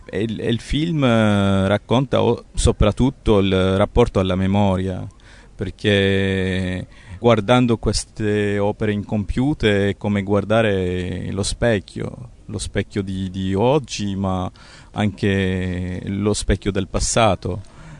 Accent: Greece; Italian is a second language; also born or lived in Lebanon; now in Sicily, Italy; Io vengo dalla Grecia, sono nato in Libano e ho scelto la Sicilia per vivere. Gli ultimi 6 anni sono qui.

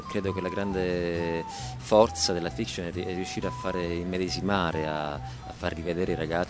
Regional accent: Sicily, Italy; sono molto scaramantico, sono siciliano io, quindi.

